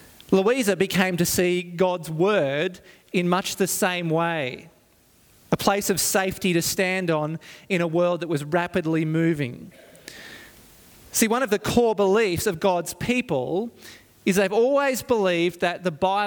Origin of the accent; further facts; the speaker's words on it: Byron Bay, New South Wales, Australia; I grew up in Byron Bay, which was beautiful, and we lived right on the beach pretty much.